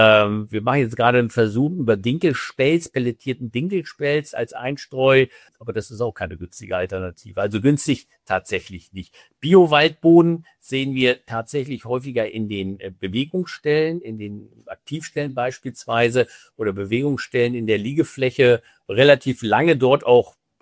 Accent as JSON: {"language": "German", "region": "Northern Germany", "country": "Germany", "lives_now": "Baden-Württemberg, Germany", "said": "Oben in Norddeutschland, wo ich herkomme, wird viel Roggenstroh eingesetzt"}